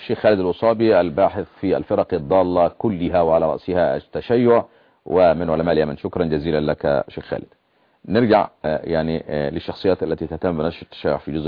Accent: Egypt; عندنا في مصر أي حد يسب رموزنا ازدراء الأديان على طول.

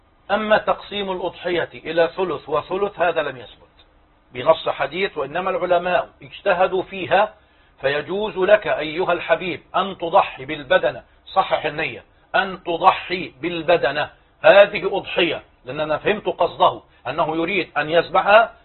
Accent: Egypt; لو أن عددنا كمصريين

